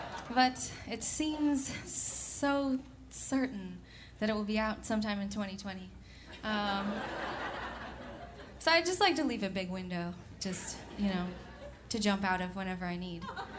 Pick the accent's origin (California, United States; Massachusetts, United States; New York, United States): New York, United States; Rochester; we're going to be playing in my hometown of Rochester, New York. So I have two hometown shows back to back.